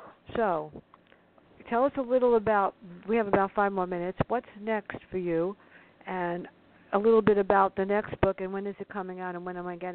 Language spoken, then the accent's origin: English; Bronx, New York, United States; My first 3 books were about ourselves growing up in the South Bronx and our antics.